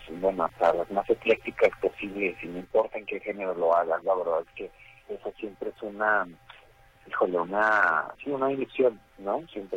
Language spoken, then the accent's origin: Spanish; Guadalajara, Jalisco, Mexico; en Guadalajara, muy contento de haberlo venido a presentar antes que en ningún otro lugar. Aquí en mi tierra, en el lugar donde mariachi se incrustó en mi piel